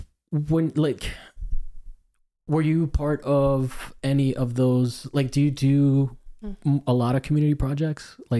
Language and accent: English; Miami, Florida, United States; I grew up in Miami, so I saw a lot of Cuban artists